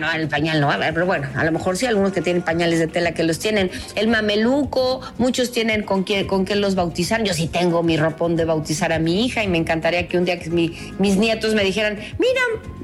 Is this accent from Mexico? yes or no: yes; Mexico; nosotros también como mexicanos